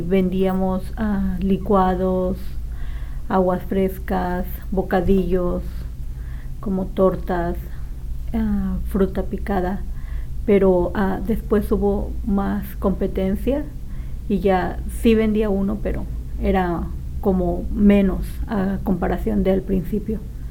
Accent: Cuautla, Morelos, Mexico; now in Oregon, United States; Soy de Cuautla, Morelos.

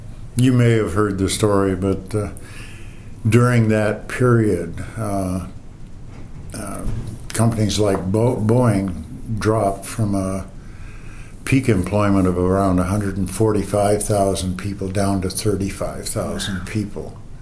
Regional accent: Moose Jaw, Saskatchewan, Canada; born there; I was born on August 3rd, 1941, in Moose Jaw, Saskatchewan, Canada.

